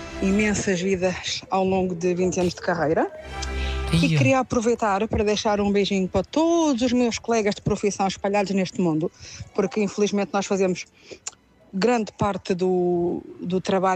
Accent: Cascais, Lisbon, Portugal; sou de Cascais

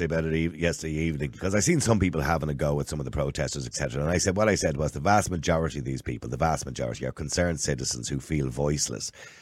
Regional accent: Dublin, Leinster, Ireland; I was raised in Edenmore, for God's sake. So I know Coolock very well.

